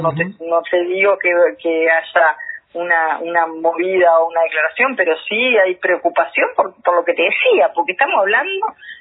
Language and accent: Spanish; Montevideo, Uruguay; Yo tengo el orgullo desde como montevideana, pero también con mi corazón rochense